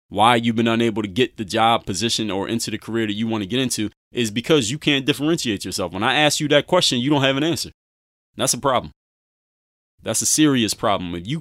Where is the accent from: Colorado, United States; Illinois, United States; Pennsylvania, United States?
Pennsylvania, United States; Philadelphia; I could say, listen, I'm from Mount Airy in Philadelphia. I went to Penn State Altoona and I stayed at these apartments called College Park.